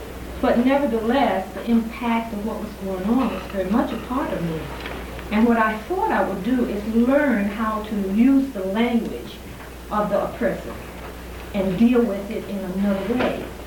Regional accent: the South, United States; No, I grew up in the South.

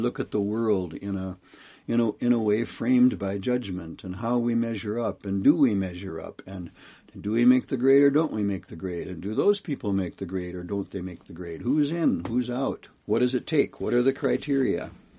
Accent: Kalispell, Montana, United States; I'm from Kalispell, Montana.

